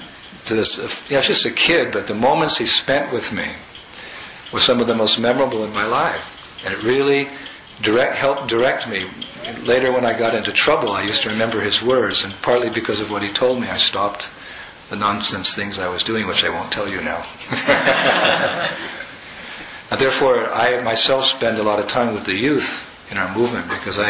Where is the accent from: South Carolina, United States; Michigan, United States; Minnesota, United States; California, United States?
California, United States; San Francisco; When I was a kid, we had a famous... I was from San Francisco. We had San Francisco 49ers.